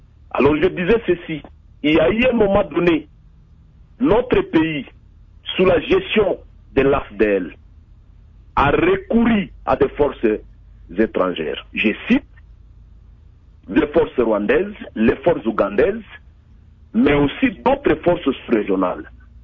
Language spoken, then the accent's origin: French; Ituri, DR Congo; nous-mêmes, Congolais, nous semblons ignorer notre responsabilité. Au regard de ce qui se passe chez moi en Ituri